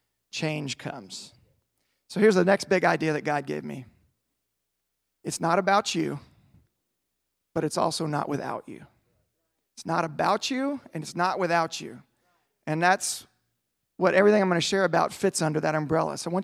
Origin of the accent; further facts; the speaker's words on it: Houston, Texas, United States; We grew up in Houston where all the fences were the chain link cyclone metal fence